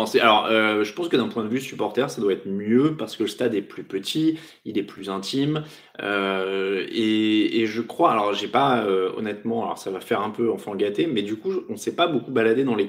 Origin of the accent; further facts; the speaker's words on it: France; Nous sommes des Français raffinés hein, et pas des Anglais, donc nous avons du fromage à la fin quand on est en France.